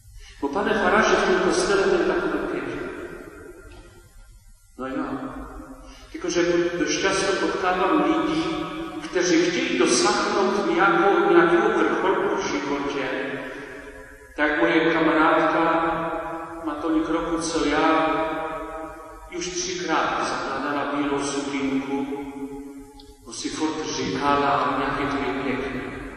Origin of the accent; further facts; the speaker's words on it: Moravia, Czechia; aspoň u nás na Moravě, na Slezsku.